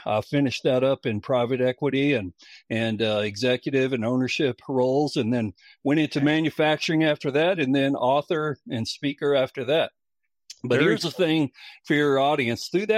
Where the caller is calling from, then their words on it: Abilene, Texas, United States; Abilene, Texas, right in the heart of Texas, west of Dallas, about 3 hours.